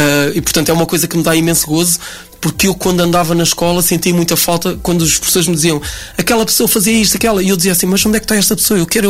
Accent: Ovar, Norte, Portugal; eu sou de Ovar

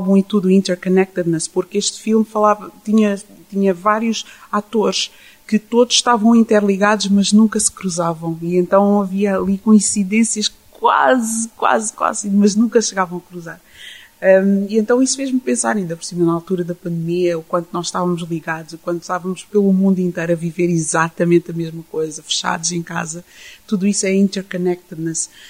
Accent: Lisbon, Portugal; born there; mas eu nasci em Lisboa, eu também não podia ser totalmente purista

